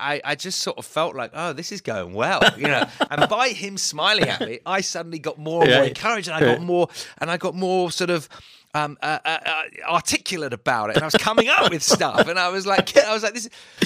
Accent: United Kingdom; We're very British.

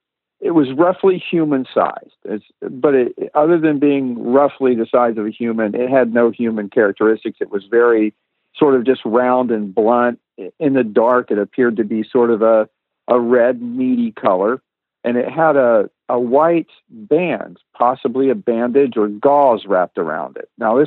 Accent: Tampa, Florida, United States; We grew up in Tampa, Florida, and we didn't have a whole lot of money.

